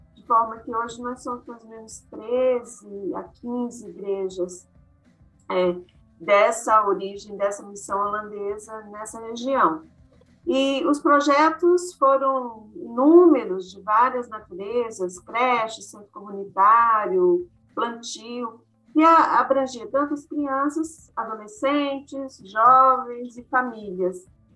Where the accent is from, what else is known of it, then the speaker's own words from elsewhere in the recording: Rio de Janeiro, Brazil; eu vim do Rio de Janeiro para uma região de Minas Gerais, que é Vale do Rio Doce, Jequitinhonha, uma região central de Minas, para trabalhar num projeto social numa missão de origem holandesa.